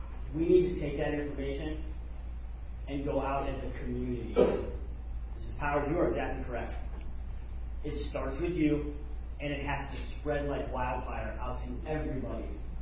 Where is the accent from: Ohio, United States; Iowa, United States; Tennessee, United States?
Ohio, United States; now in Marysville, United States; It reminds me of the small town that I grew up in the Cleveland area.